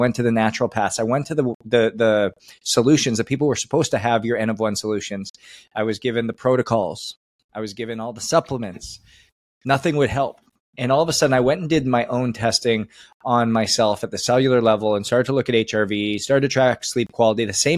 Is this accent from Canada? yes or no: yes; Canada; moved away as an adult; now in United States; it was born and raised in Canada. Hockey was like the religion, the culture. I came down to the States on a hockey scholarship at 18